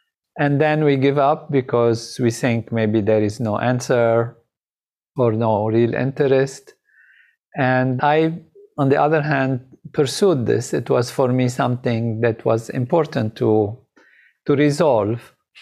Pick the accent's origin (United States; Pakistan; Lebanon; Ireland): Lebanon; I am originally Lebanese from Lebanon, and I have also French nationality. I grew up at a French school, and there is French in my distant family, so I had the French nationality also.